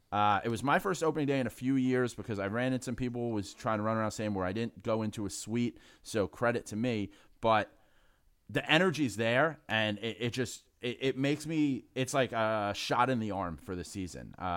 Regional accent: New York, United States; I'm a Irish guy from the Bronx, so we knew cops.

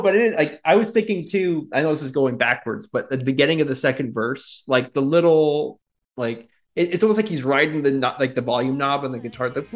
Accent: Lancaster, United States; I like randomly was thinking of like growing up in Lancaster, like when we were kids, like they used to have on the local, like on Channel 3.

